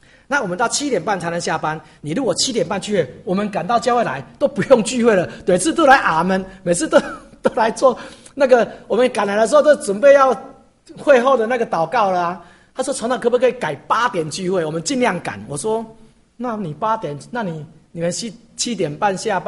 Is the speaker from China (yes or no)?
no; Taiwan; 如果以我的故乡来讲，事实上以前是台北市的人最忙，现在已经不是这样了。我看每一个市都是很忙，为什么？因为现在台湾就是责任制的国家。